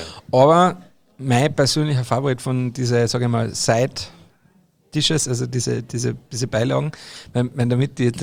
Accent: Carinthia, Austria; bei uns in Österreich haben wir dann natürlich auch die verschiedenen Speck, aber wir in Kärnten, ich bin ja Kärntner

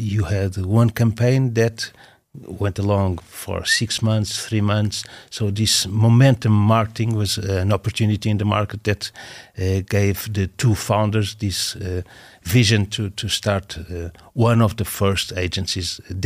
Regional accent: Portugal; I come from Portugal

